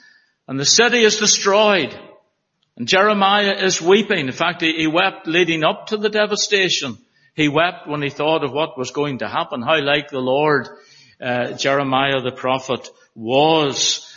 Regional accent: Belfast, Northern Ireland, United Kingdom; we grew up in Belfast, you'd see a child sometimes and they get the sulks and the moans

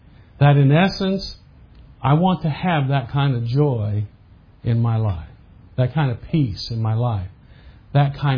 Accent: Indiana, United States; I grew up in Indiana. Anybody ever been to Indiana?

